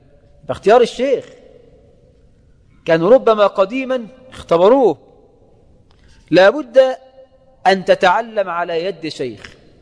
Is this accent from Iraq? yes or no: no; Egypt; هذا عندنا في مصر، ما ينفعش